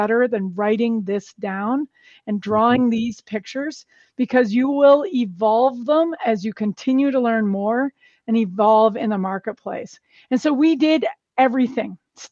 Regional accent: Whistler, British Columbia, Canada; we are hosting a global, you know, growth summit conference in Whistler, British Columbia, my hometown, ski resort, summer resort, mountain bike resort.

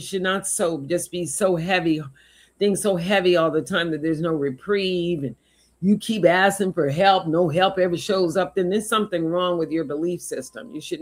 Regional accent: the South, United States; I grew up in the South. So I was very familiar with prayer meetings

